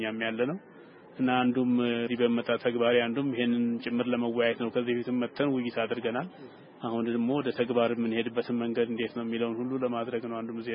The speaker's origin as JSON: {"language": "Amharic", "region": "Oromia", "country": "Ethiopia", "tie": "born there", "said": "እኔ ትውልዴ አርሲስ ነው፣ የተወለድኩት በደቡባዊ ምስራቅ አካባቢ ነው"}